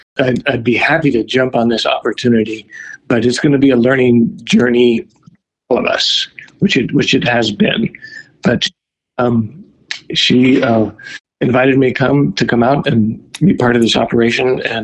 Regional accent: Texas, United States; I was born in West Texas. We were on the edge of farming.

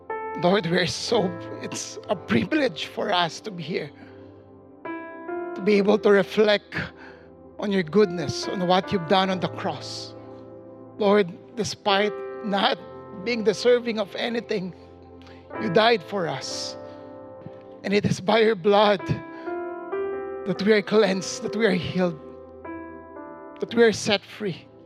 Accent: Manila, Metro Manila, Philippines; I grew up in Manila, which is a Catholic country. And our house literally is beside the Catholic church.

